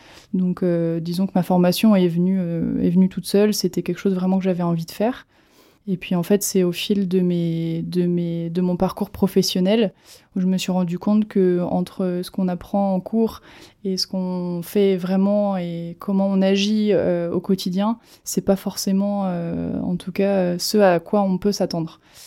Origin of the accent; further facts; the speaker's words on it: Saint-Julien-de-Concelles, Pays de la Loire, France; moi, je suis originaire de Saint-Julien-de-Concel, donc Sud-Loire. Donc, en effet, on est vraiment bercé dans les vignobles.